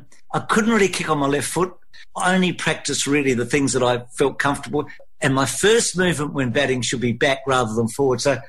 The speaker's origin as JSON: {"language": "English", "town": "Adelaide", "region": "South Australia", "country": "Australia", "tie": "born or raised there", "said": "I grew up in Adelaide listening to Bill Collins call"}